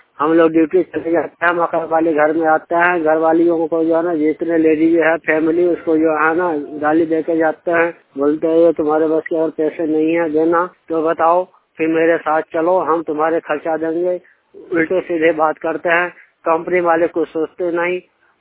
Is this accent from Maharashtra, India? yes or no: no; Madhubani, Bihar, India; मैं बिहार का रहने वाला हूँ। … मधुबनी डिस्ट्रिक्ट का हूँ मैं।